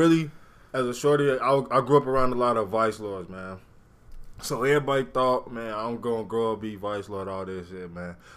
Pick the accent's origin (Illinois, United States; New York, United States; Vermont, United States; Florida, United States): Illinois, United States; Chicago; Man, we from Chicago, man.